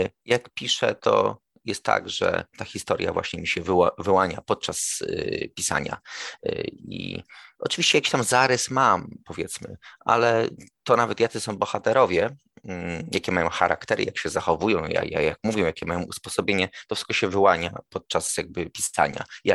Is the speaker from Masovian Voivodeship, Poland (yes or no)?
yes; Piaseczno, Masovian Voivodeship, Poland; swojemu ukochanemu miastu, w którym żyję, jakby też się urodziłem w Piasecznie i prowadzę tę gazetę, jestem z tym miastem związany.